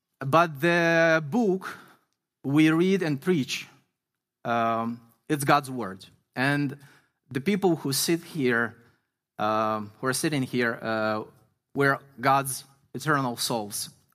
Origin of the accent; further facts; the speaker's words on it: Ukraine; also born or lived in Israel; We are originally from Ukraine, and we spent 4 years in Israel before coming here around a year and a half ago.